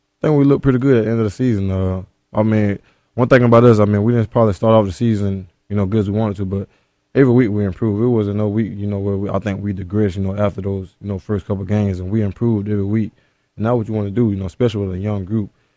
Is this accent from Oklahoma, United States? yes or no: no; Florida, United States; I mean, I'm from South Florida, so there's a lot of stuff to do down there as well.